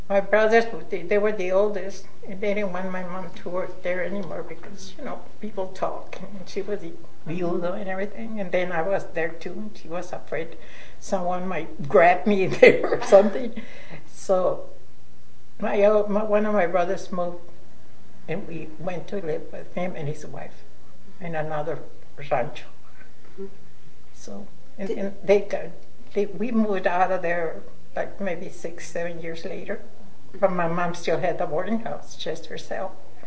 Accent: Idaho, United States; born there; and I was born in Idaho, so yeah. I was the last one to be born.

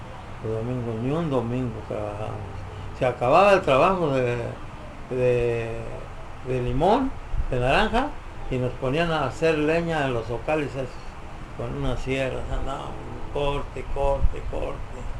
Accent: Acuitzeramo, Michoacán, Mexico; born there; yo nací en Acuitzeramo, Michoacán.

